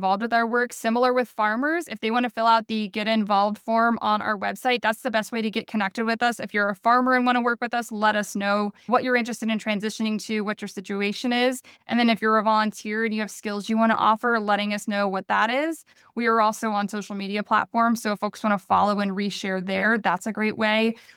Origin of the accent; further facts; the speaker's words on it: Indiana, United States; It also happened in Indiana, my home state.